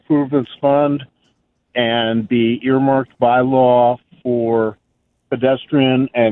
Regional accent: California, United States; Second, I grew up in California, and they were much more friendly than Kansas or Missouri are, period.

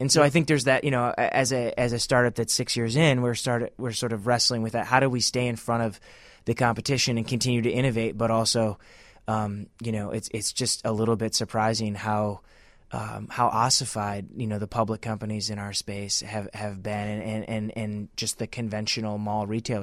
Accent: Michigan, United States; I'm from Michigan originally, and in the summer, we always take a trip up to northern Michigan

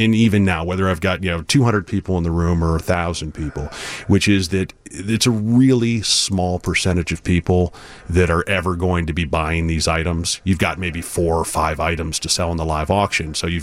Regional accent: Howell, Michigan, United States; And so in my hometown, there was a little radio station, a little 3,000-watt FM station in Howell, Michigan.

